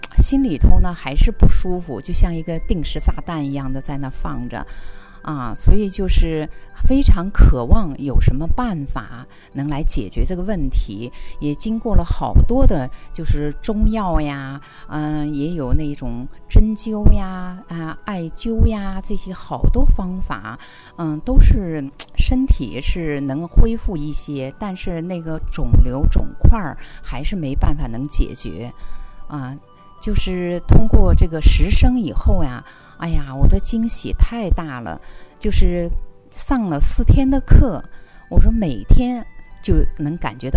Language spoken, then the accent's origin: Chinese; Xi'an, Shaanxi, China; 哦，我不是，我是西安的。